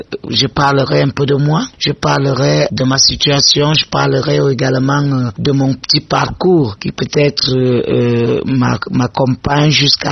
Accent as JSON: {"language": "French", "town": "Mfou", "region": "Centre", "country": "Cameroon", "tie": "born or raised there", "said": "je suis native d'Mfou et je suis aussi épouse d'Mfou. Je connais Mfou par cœur. C'est une très grande ville, une ville accueillante, une ville qui s'adapte et qui adopte"}